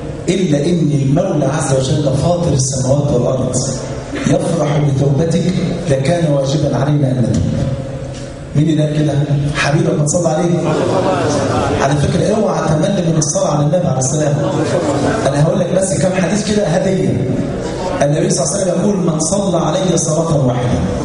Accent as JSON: {"language": "Arabic", "country": "Egypt"}